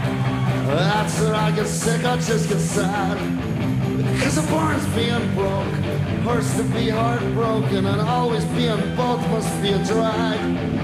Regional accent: Minneapolis, Minnesota, United States; So, this song's about my hometown, Minneapolis, Minnesota. And growing up in Minneapolis, some guy's older brother always moved down to Chicago.

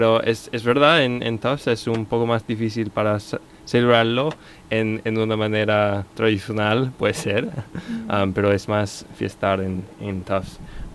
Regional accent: California, United States; Spanish is a second language; soy de California y en nuestro barrio tuvimos muchas celebraciones cada año

